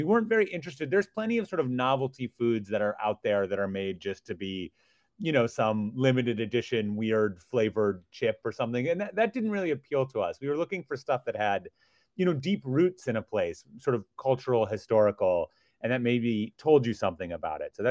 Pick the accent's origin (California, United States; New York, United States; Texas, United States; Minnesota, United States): Minnesota, United States; And I grew up in Minnesota